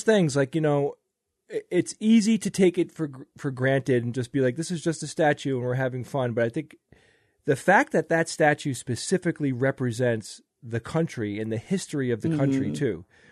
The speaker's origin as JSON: {"language": "English", "region": "New York", "country": "United States", "said": "I mean, I'm a New Yorker. You know what I mean? I grew up going to that city on weekends"}